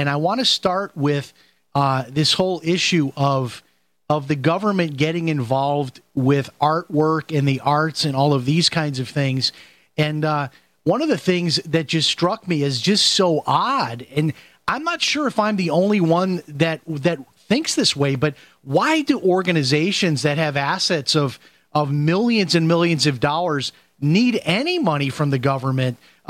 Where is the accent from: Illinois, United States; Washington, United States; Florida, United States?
Illinois, United States; Chicago; I'm from Chicago, and I grew up at 79th in Harlem. I lived there till I went to college. I went to Argo High School, and where your office is, I drove by many, many times.